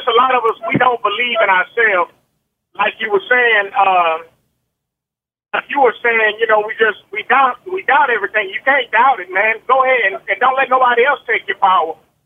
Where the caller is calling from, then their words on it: Texas, United States; I'm calling from Texas.